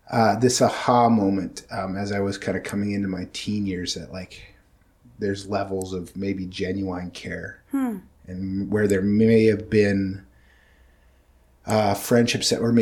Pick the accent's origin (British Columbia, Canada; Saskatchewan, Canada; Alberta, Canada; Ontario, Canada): British Columbia, Canada; Glenrosa; I grew up in Glen Rosa. My parents moved up from the Lower Mainland when I was like one.